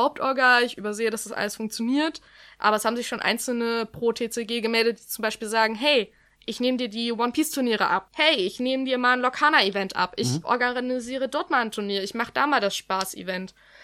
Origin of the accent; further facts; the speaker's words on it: Zwickau, Saxony, Germany; now in Chemnitz, Germany; Die Zwickauer Karten-Community, dort wo ich ursprünglich herkomme, ist auch mit vertreten.